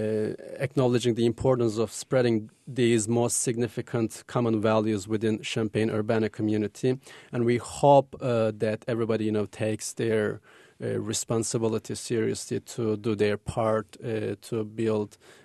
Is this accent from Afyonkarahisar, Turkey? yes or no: yes; Afyonkarahisar, Turkey; I'm from a small city called Afyonkarahisar, which is which literally translates into English as the Black Fortress of the Opium.